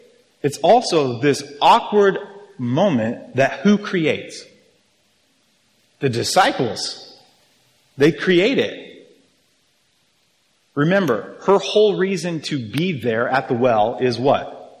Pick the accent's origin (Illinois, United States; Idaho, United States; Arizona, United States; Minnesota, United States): Arizona, United States; I'm from Arizona. There's really not a lot of cowboys there.